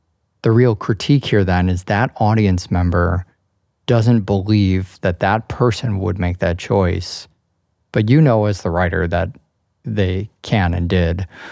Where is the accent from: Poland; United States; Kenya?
United States; And it's fascinating to me as an American.